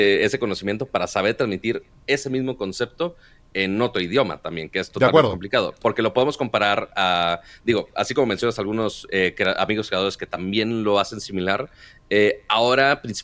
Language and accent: Spanish; Monterrey, Nuevo León, Mexico; Porque yo soy de Monterrey, la ciudad más fea de Texas.